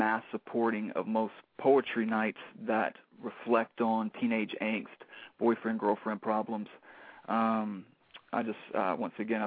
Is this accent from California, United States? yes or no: no; North Carolina, United States; Like I said, I'm from North Carolina, and in the late 80s and early 90s, I was involved with SHARP and ARA.